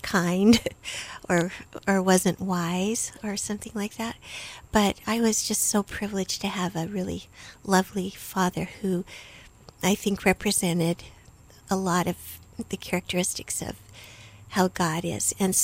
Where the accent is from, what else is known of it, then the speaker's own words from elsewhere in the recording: San Jose, California, United States; born there; also born or lived in Texas / Virginia / Guam / Nebraska; Well, I was born in San Jose, California. And then, as you mentioned, my dad was in the Air Force. So we moved a lot. I lived in many different places. Texas, Virginia, Guam, Nebraska, lots of different places, but ended up back in San Jose just in time to start college.